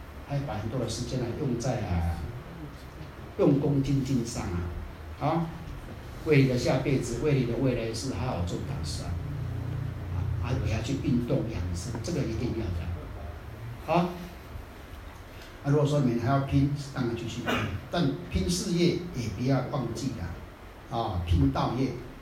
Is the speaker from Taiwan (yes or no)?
yes; Taiwan; 世间的我们台湾人讲的啦